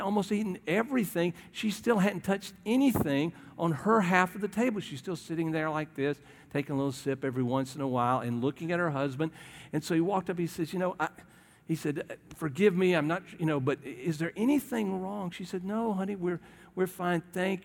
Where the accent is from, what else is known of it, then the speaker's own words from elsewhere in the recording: the South, United States; Grew up in the South. I know a lot of you did. And, you know, being a Southerner